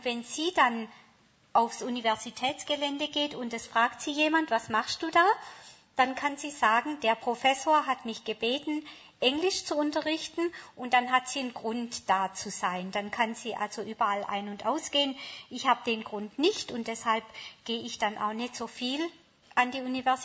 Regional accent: Hokkaido, Japan; now in Germany; Also nicht bei uns in Hokkaido, sondern etwas weiter unten. Aber das hat uns schon gezeigt, wer wir sind.

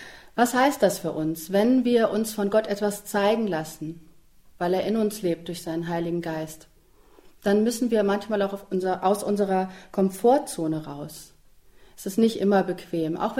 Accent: Kassel, Hesse, Germany; Ich habe damals in Kassel gelebt. Kassel ist meine Geburtsstadt, mein Heimatort.

